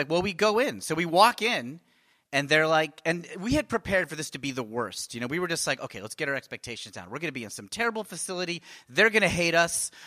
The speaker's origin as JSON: {"language": "English", "country": "United States", "said": "And I said, well, actually, I'm an American. I don't know if my bank account is American."}